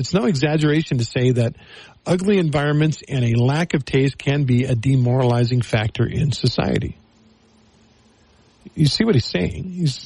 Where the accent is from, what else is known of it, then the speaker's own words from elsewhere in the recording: United States; I'm an American. I believe in freedom.